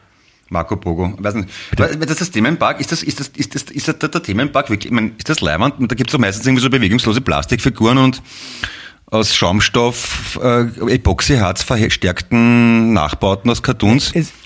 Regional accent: Vienna, Austria; bei uns als Wiener

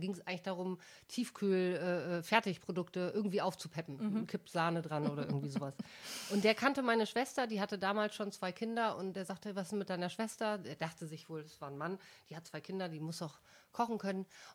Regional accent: Rhineland, Germany; wenn ich nach längerer Zeit mal wieder in meine alte Heimat komme. Dann merke ich, wie die Rheinländer, dass die einfach viel distanzloser sind

